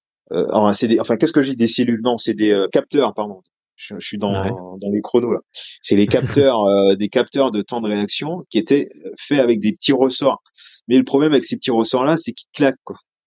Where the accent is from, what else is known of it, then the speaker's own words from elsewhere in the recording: Martinique, France; moved away as an adult; Je viens de Martinique, donc j'avais une culture un petit peu différente quand je suis arrivé en France.